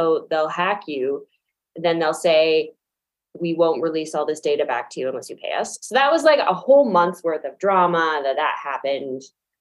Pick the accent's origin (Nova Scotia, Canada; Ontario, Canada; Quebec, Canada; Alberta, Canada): Alberta, Canada; Calgary; Listen, like I'm from Calgary